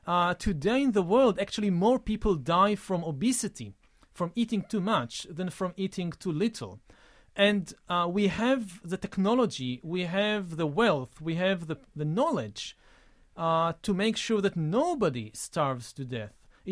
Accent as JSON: {"language": "English", "country": "Israel", "said": "I come from Israel"}